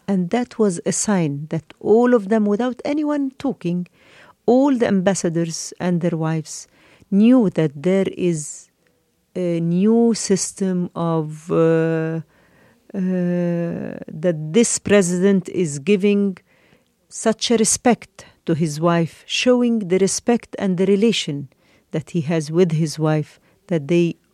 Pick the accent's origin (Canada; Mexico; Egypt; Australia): Egypt; although I am half British, but I was brought up in Egypt. I am completely Egyptian woman by my attitude, by my love to my country, by everything.